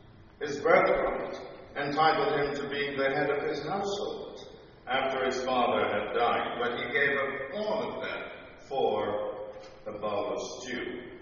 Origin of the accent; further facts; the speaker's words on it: Portland Parish, Jamaica; when I grew up back in Portland, Jamaica